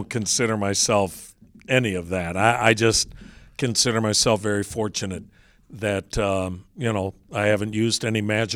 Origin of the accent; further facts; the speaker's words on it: Wisconsin, United States; now in Cleveland, United States; I'm from Wisconsin